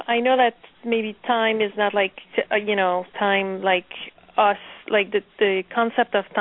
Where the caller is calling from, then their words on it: New Jersey, United States; I'm calling from New Jersey.